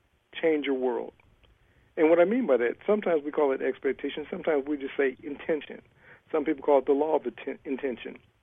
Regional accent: Ohio, United States; I'm originally from Ohio.

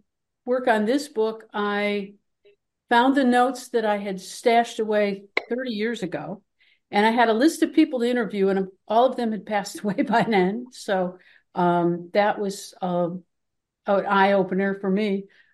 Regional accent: Detroit, Michigan, United States; born there; Well, I was born in Detroit, and right now my husband and I are sharing our time between Vermont and Michigan.

